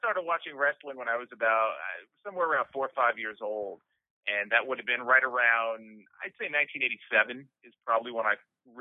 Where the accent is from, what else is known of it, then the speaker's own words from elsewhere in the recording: New York, United States; growing up in New York, I've been in New York my whole life, in that Northeast area, it was always, you know, WWF.